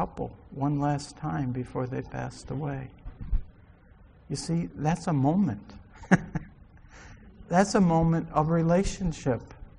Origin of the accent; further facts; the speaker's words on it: Mayfield, New York, United States; So I told him I grew up in Mayfield.